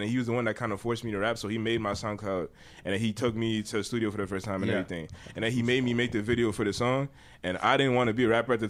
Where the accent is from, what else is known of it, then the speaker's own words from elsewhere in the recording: New York, United States; also born or lived in Texas; how I grew up in New York and Texas and everything around like gang banging and all my cousins are Crips